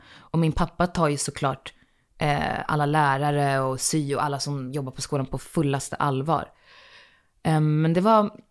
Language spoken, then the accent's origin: Swedish; Akalla, Stockholm County, Sweden; Att jag är uppvuxen i Akalla, att jag har bott där i 22 år.